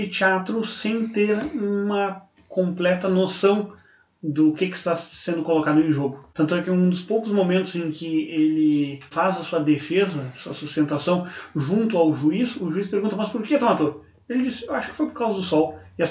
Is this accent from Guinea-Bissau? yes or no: no; Porto Alegre, Rio Grande do Sul, Brazil; Bom, eu e o Guilherme, nós somos de Porto Alegre, um dos lugares em que o calor é mais abrasador e terrível, eu acho, nesse Brasil.